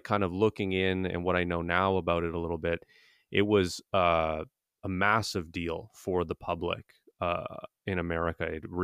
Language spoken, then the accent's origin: English; Canada; So I feel like, you know, I'm Canadian.